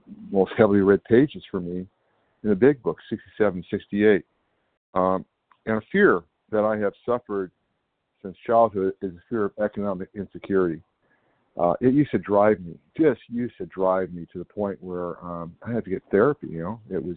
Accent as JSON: {"language": "English", "region": "California", "country": "United States", "said": "Good morning, everybody. I'm from California."}